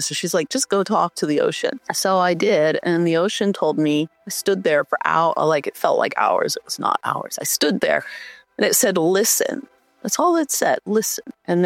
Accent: Hawaii, United States; growing up in Hawaii, my mom was, you know, definitely an activist and always working in the Black community here in Hawaii

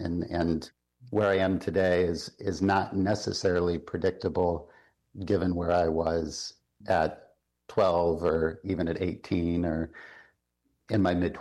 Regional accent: Midwest, United States; now in New York City, United States; I grew up in the Midwest in an extended working class family in a moment when, you know, a lot of industrial manufacturing was disappearing.

